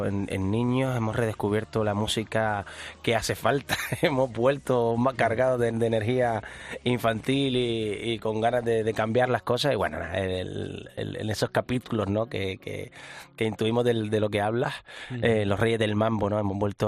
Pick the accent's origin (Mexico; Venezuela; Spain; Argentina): Spain; Canary Islands; Nosotros somos de Gran Canaria